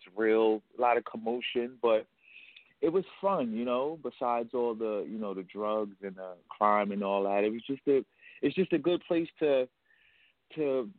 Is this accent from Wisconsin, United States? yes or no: no; Harlem, New York, United States; now in New Jersey, United States; Well, Harlem, New York, is a fast place. You know, I moved out of the city and came right outside the city in New Jersey